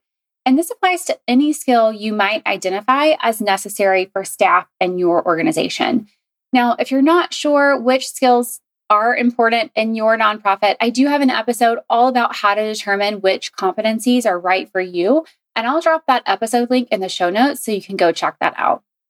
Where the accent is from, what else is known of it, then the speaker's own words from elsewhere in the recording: the South, United States; now in Chicago, United States; I was raised in the South and he was raised in the Midwest.